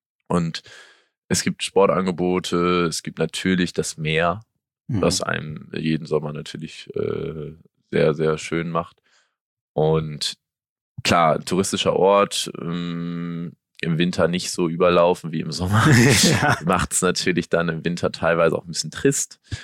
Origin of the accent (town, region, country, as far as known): Norderney, Lower Saxony, Germany; born or raised there; also born or lived in Achim